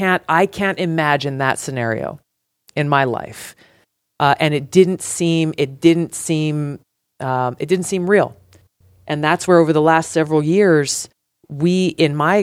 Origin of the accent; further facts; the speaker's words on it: Hawaii, United States; I grew up in Hawaii, which is, I think it has the most restrictive gun laws in the country.